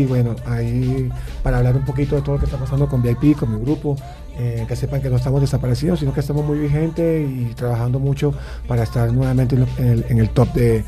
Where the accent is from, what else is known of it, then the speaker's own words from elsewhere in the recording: Caribbean Region, Colombia; tratando de ser buen paisa, soy costeño, pero de familia paisa